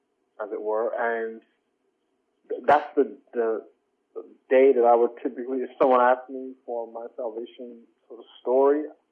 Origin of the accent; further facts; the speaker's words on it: New York City, New York, United States; So I grew up in New York City, in Queens, and my parents came to this country in the late 70s, early 80s, from a small island in the Caribbean called Barbados.